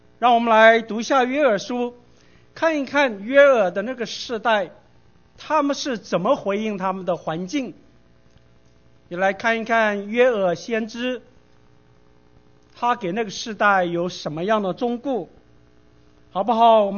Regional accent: Guangdong, China; 谁叫我们是广东人呢，我们老广很懂得吃的，对不对？

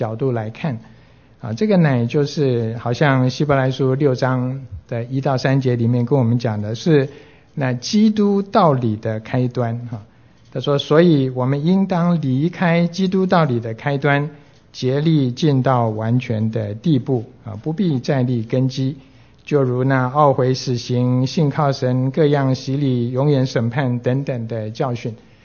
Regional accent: China; 那就有点这个像我们中国人讲的如鲠在喉

